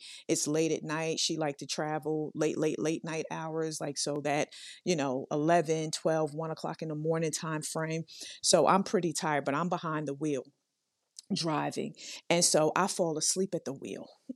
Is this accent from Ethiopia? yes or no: no; Brooklyn, New York, United States; You guys already know I'm from Brooklyn and that sort of thing.